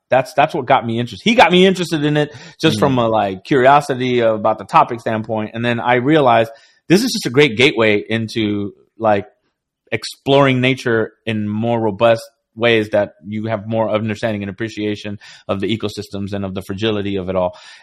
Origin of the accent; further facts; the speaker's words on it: Florida, United States; I grew up in South Florida on the edge of the Everglades. I spent most of my early childhood outside in the bush, mm-hmm. in the swamp.